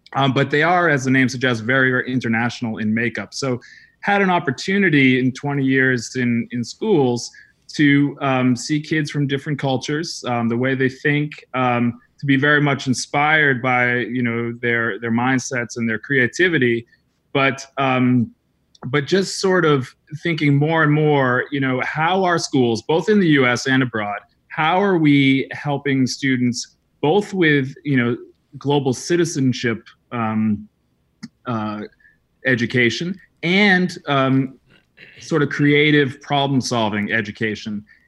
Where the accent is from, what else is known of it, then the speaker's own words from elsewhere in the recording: New England, United States; I grew up in New England, small town New England, and went to college in small town New England.